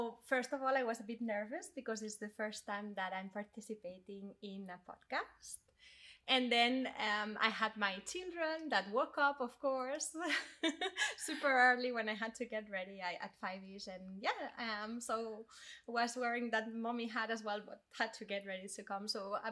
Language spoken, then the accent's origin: English; Spain; English is a second language; moved away; I grew up in Spain and I started working at 14, was working, studying